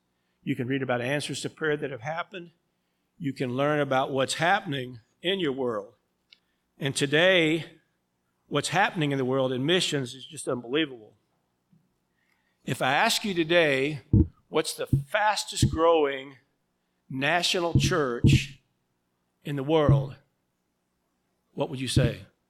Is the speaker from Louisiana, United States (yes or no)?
yes; Louisiana, United States; born there; I was born in Louisiana